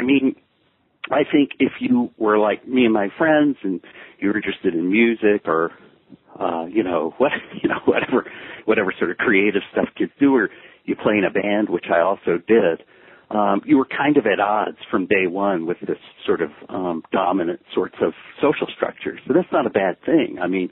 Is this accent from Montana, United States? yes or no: no; Memphis, Tennessee, United States; also born or lived in Ohio; well, I wasn't born there, but raised there.